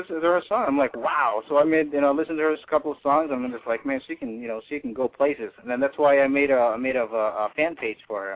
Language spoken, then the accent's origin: English; Philippines; born there; you know, I was born in the Philippines